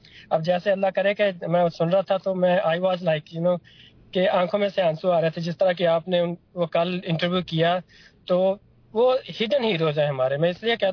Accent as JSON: {"language": "Urdu", "country": "Pakistan", "lives_now": "Canada", "said": "جیسے ادھر آ کے ہم یہ نہیں کہتے ہیں کہ جی میں اس مطلب علاقے سے ہوں اس علاقے سے, ادھر ہم سب بولتے ہیں کہ پاکستانی ہوں"}